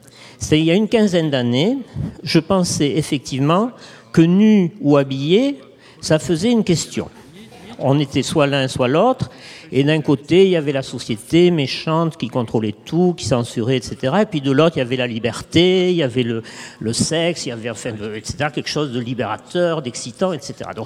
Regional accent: France; Alors, je suis français, donc je vois ça depuis les esthétiques en Europe.

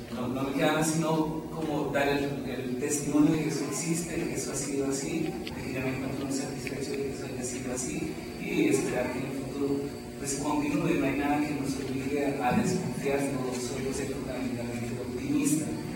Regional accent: Colombia; now in France; yo soy autor colombiano, estoy traduciendo todo en Francia.

